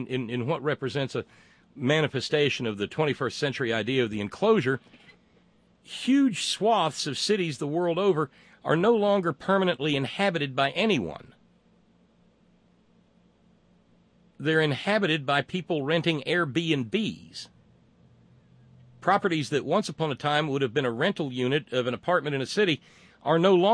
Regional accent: Alabama, United States; moved away; I lived in a diverse neighborhood when I moved away from Alabama.

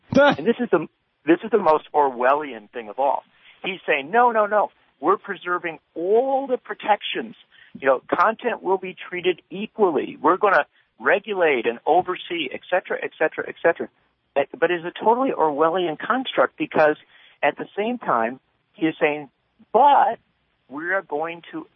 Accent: Wisconsin, United States; they're going into rural races in states like my home state of Wisconsin

